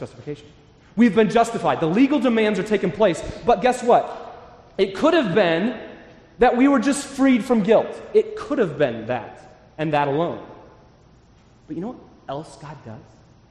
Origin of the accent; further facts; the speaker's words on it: United States; I'm an American. These kind of things anger me.